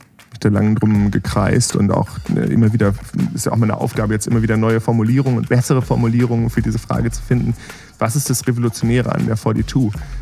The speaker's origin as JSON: {"language": "German", "region": "Bremen", "country": "Germany", "tie": "born or raised there", "said": "ich bin da in Bremen aufgewachsen und dann zu sagen, jetzt muss ich irgendwie nach Berlin und muss mir das hier angucken."}